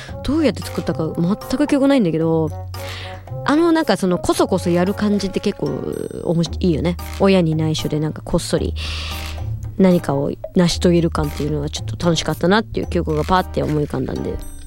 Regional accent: Kansai, Japan; 私一応関西人なんで、おそば逆に苦手なんですよね

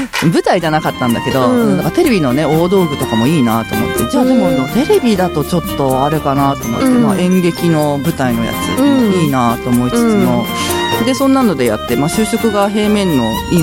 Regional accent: Tokyo, Japan; also born or lived in Hyogo; 育ちは東京です。

